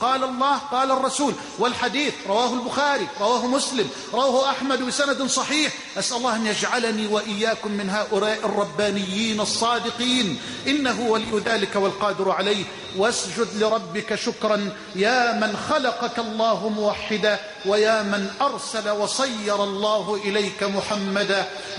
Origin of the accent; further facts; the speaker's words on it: Egypt; واجعل بلدنا مصر